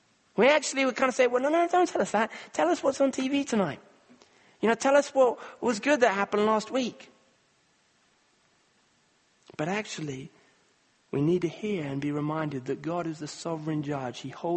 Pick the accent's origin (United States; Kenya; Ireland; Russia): Kenya; It was a guy called Dennis Tongoy, a Kenyan man. I grew up in Kenya.